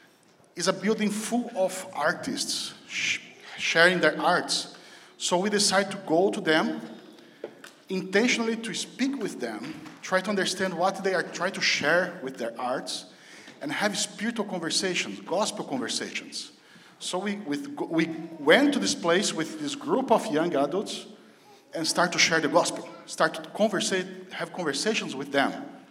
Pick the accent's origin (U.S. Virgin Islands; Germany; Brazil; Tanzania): Brazil; English is a second language; now in Minneapolis, United States; My weird accent is because I come from Brazil.